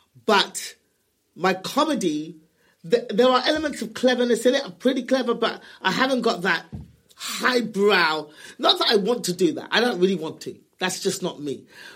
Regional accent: United Kingdom; Yeah, I'm British and I'm black, and I've still got that swag, is what they call it, as a black comedian

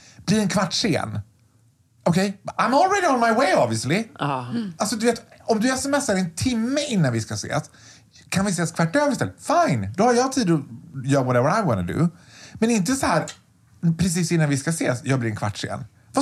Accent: Borlänge, Dalarna County, Sweden; jag är född och uppvuxen i Borlänge och började jobba med smink.

